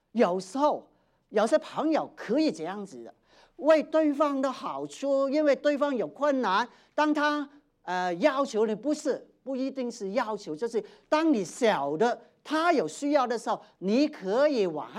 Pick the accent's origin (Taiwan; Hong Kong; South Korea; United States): Hong Kong; 譬如我在香港成长，在六零年代那个时候呢，香港很穷啊